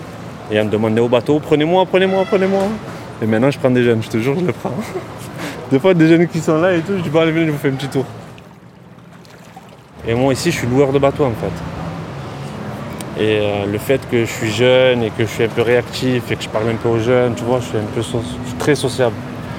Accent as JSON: {"language": "French", "town": "Noailles", "region": "Provence-Alpes-Côte d'Azur", "country": "France", "said": "Je suis de Noailles. Et du coup, ouais, je venais nager ici."}